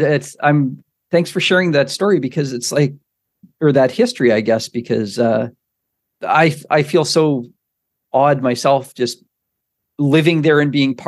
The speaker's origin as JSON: {"language": "English", "town": "Regina", "region": "Saskatchewan", "country": "Canada", "tie": "born or raised there", "said": "where I was growing up in Regina, you know."}